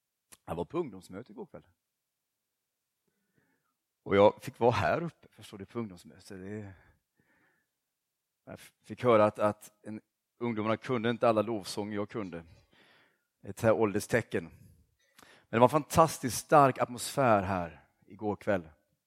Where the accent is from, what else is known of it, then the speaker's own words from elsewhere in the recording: Oskarshamn, Kalmar County, Sweden; det var ju en ungdomsväckelse i min hemstad Oskarshamn.